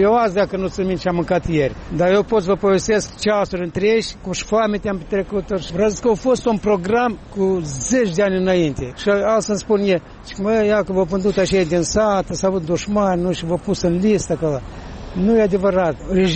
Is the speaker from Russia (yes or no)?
yes; Siberia, Russia; Eu am fost dus în Siberia și acolo am crescut în Siberia.